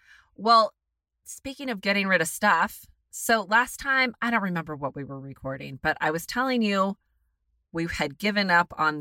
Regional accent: United States; I'm an American loser.

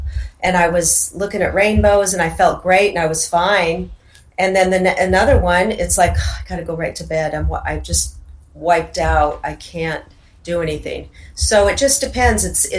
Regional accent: Seattle, Washington, United States; growing up in Seattle, there's a lot of Native American culture there

